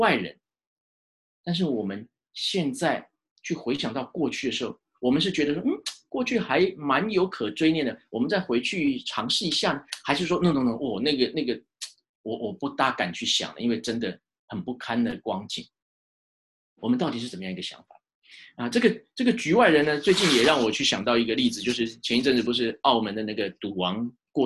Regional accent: Taiwan; 其实我们从台湾来的神多着呢。

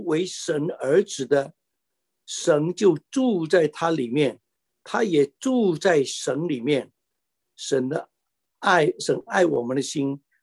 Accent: Singapore; 那么我是新加坡人，新加坡已经立法不让新加印度人入境了

